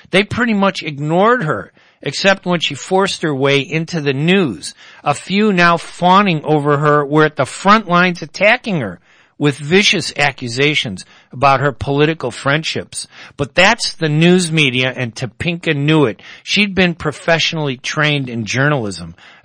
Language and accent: English; United States; And we, as American Arabs, we need to learn how to do that and come together and make a difference.